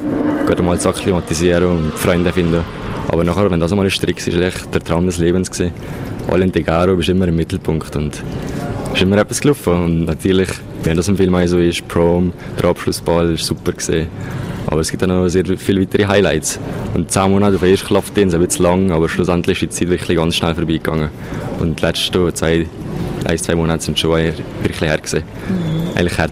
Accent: Valais, Switzerland; das Wallis ist meine Heimat und im Wallis ist es am schönsten.

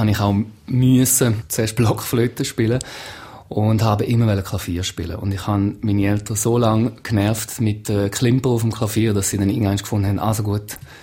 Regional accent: Switzerland; Aber ich bin ein Schweizer und... in der Schweiz ist das eine Frage.

